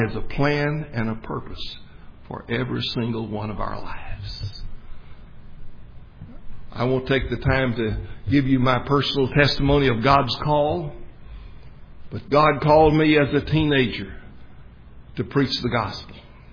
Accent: Texas, United States; Most of you know by now that I grew up out in West Texas, about 200 miles west of here. It's a hot, dry, arid country.

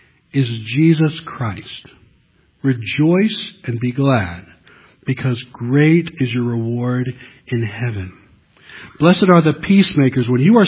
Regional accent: United States; but I'm American, so I don't have to take this kind of persecution.

